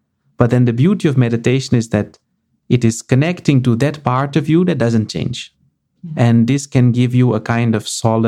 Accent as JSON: {"language": "English", "country": "Netherlands", "tie": "born or raised there", "first_language": "Dutch", "second_language": "English", "said": "Dutch is special to me because it's my mother tongue. It's, yeah. You know, I was born in Holland, born and raised."}